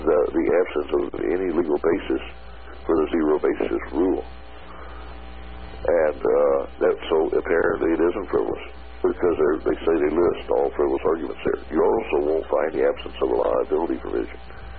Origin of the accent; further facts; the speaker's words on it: Lake Charles, Louisiana, United States; right out of my hometown, Lake Charles, Louisiana